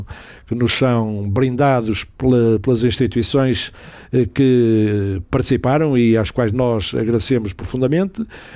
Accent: Braga, Norte, Portugal; como bom bracarense e bom minhoto

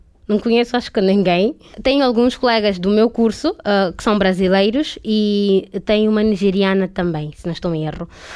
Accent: Mozambique; moved away; foi a primeira vez que eu saí de Moçambique para viver sozinha numa cidade, num país onde eu não conhecia ninguém

